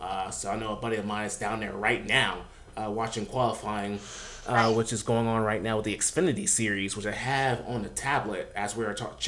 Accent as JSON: {"language": "English", "town": "Stockbridge", "region": "Georgia", "country": "United States", "said": "I'm from Henry County, so I was born in Stockbridge, Georgia. If you know where that is."}